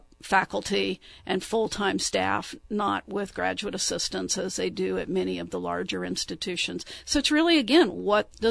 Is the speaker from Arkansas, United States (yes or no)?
no; Texas, United States; I grew up in Texas. So seeing snow at all was very unusual to move to where there were 150 inches a year.